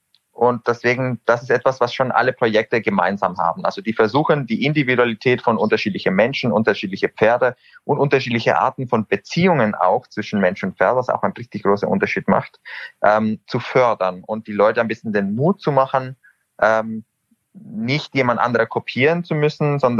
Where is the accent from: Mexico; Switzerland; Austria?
Mexico; moved away; Also wenn man jetzt zum Beispiel in Mexiko, da wo ich aufgewachsen bin, guckt ein bisschen